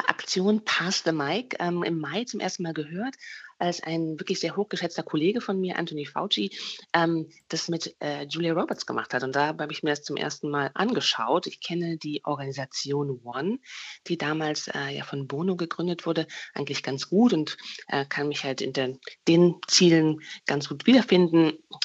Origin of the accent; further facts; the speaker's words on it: Rhineland, Germany; Ich komme ja auch aus dem Rheinland und bin Köln sehr verbunden